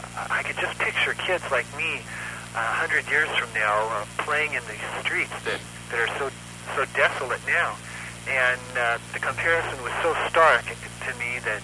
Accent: Colorado, United States; When I grew up in the Colorado, my grandfather had a ranch, and on our ranch was a ghost town from the 1800s.

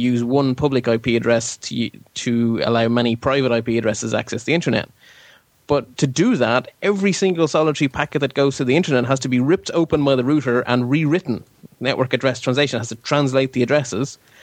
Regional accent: Ireland; It's like, oh, I'm Irish. I do modesty. I hate compliments.

